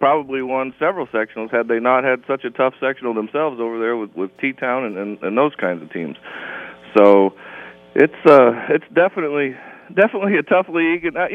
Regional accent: Port Byron, Illinois, United States; but I'm from Port Byron, Illinois. I'm a Riverdale Ram.

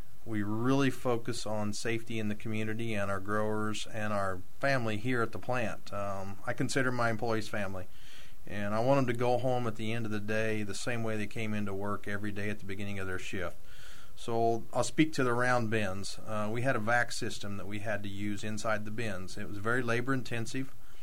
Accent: Illinois, United States; I'm originally from Southeast Illinois, grew up on a small grain and livestock farm.

